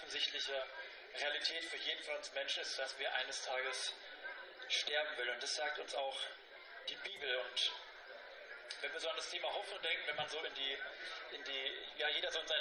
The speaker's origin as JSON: {"language": "German", "town": "Frankfurt", "region": "Hesse", "country": "Germany", "said": "ich komme eigentlich aus Frankfurt, aus einer großen Stadt."}